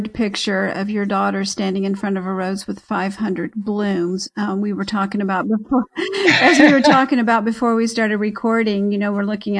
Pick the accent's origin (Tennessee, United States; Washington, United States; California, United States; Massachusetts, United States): Tennessee, United States; Well, I'm from Tennessee, and so when I hear distill, I have a whole other picture in my mind